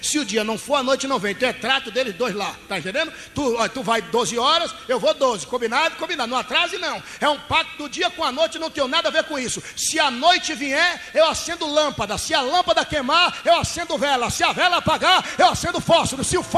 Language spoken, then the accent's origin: Portuguese; Bahia, Brazil; Vem não, olha, vem, eu sou baiano, vem não.